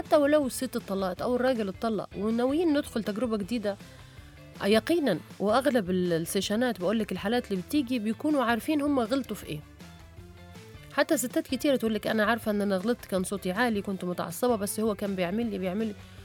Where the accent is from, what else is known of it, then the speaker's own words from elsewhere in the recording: Libya; فبقى انا من ليبيا